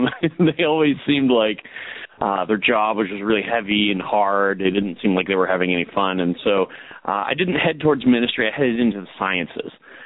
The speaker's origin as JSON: {"language": "English", "town": "Chicago", "region": "Illinois", "country": "United States", "tie": "born or raised there", "said": "I grew up in the Chicago area, so it wasn't too far from that."}